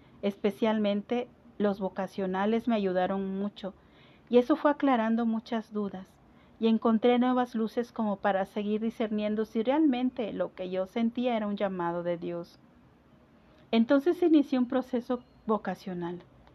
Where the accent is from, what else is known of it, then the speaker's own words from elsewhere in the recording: San Andrés Xecul, Totonicapán, Guatemala; first language K'iche'; Spanish is a second language; es la aldea de Palomora de San Andrés Xecul del departamento de Totonicapán, Guatemala. En mi país, Guatemala, se hablan 22 idiomas y mi idioma materno es el quiché.